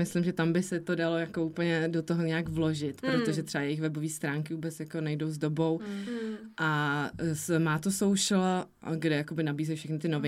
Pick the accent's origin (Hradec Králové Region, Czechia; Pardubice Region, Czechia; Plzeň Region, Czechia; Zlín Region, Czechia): Pardubice Region, Czechia; now in Prague, Czech Republic; A já jsem vyrůstala jako ve vesnici, kousek od Pardubic, takže tam jakoby nebylo tolik možností, jako třeba máme tady v Praze.